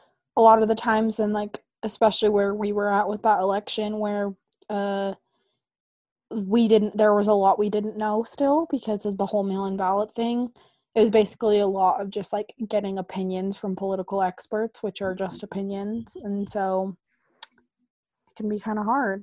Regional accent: Centerville, Utah, United States; So I am from Utah. I was born and raised here in Centerville.

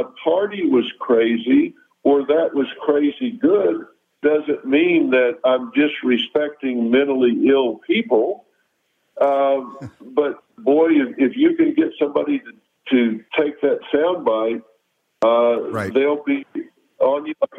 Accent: Mexico City, Mexico; I'm from Mexico City. I'm Mexican.

